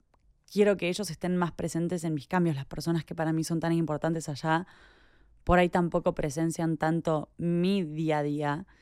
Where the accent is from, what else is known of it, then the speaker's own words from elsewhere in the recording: Argentina; moved away as an adult; now in United States; Ahora que estoy acá en Estados Unidos hace 6 años, me doy cuenta que cada vez soy menos de Argentina.